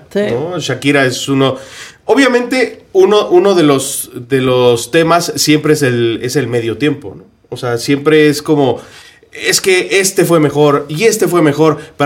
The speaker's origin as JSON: {"language": "Spanish", "region": "Puebla", "country": "Mexico", "said": "ya saben que yo soy de Puebla."}